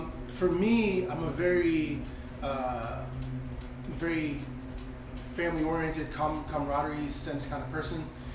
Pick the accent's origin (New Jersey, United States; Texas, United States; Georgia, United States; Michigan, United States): Texas, United States; Stafford; I grew up over in Stafford, outside of Missouri City, Sugar Land area. And just me and my mom. They're from, my whole family's from Jamaica. I'm the only natural born citizen. Everybody's naturalized. I was born here.